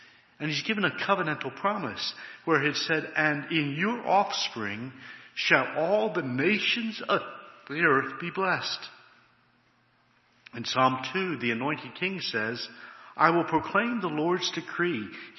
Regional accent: United States; It's not just that I'm a city slicker, and therefore I might be able to relate to city slickers, but I'm an American.

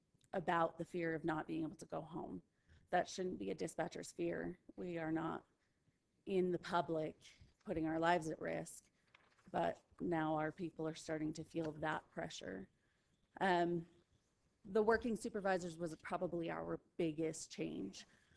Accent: Florida, United States; now in Utah, United States; We had hurricane force winds, and I'm from Florida. That was not a concern I had moving back here to Utah.

